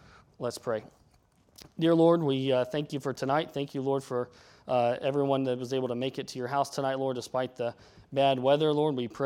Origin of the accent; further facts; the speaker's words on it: Wilmington, United States; As growing up in Wilmington, he was Pastor Max, one of his best friends, so we had him all the time.